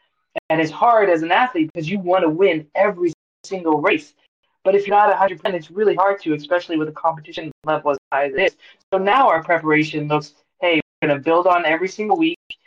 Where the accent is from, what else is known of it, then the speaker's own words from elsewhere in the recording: Georgia, United States; So I grew up a softball player. I grew up in Georgia, so I thought I'd go to Summer Olympics.